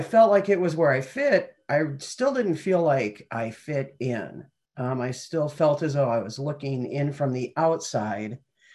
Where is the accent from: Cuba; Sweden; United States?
United States; Montana; I'm from Montana.